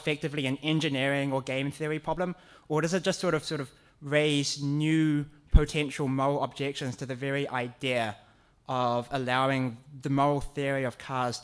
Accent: Auckland, New Zealand; I'm from Auckland, New Zealand.

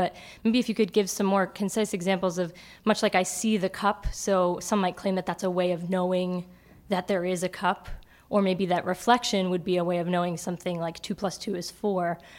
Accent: Oakland, California, United States; from Oakland, California.

